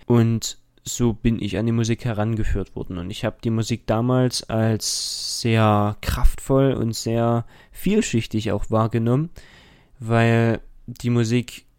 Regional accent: Dresden, Saxony, Germany; ich komme aus Dresden und gehe dort auch zur Schule, und zwar aufs Landesmusikgymnasium

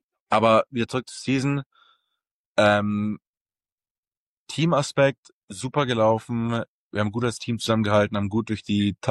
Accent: Germany; ich komme aus Deutschland

